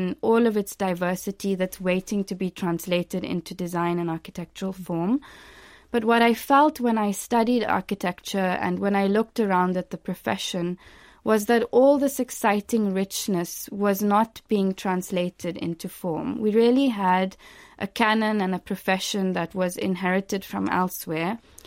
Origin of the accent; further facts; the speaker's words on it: South Africa; So I really grew up at the fall of apartheid. I was 4 years old when South Africa became a democracy. I did grow up in a previously apartheid township called Lodium in South Africa.